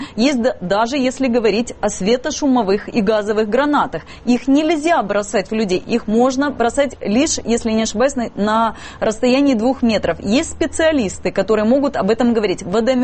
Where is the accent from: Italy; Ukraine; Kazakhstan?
Ukraine; Zaporizhzhia, Zaporizhzhia Oblast; я сама родом тоже из Запорожья